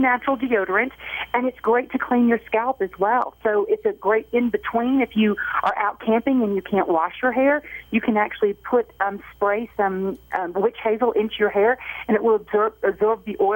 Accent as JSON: {"language": "English", "region": "New York", "country": "United States", "said": "because I'm actually getting ready for spring break as a New Yorker"}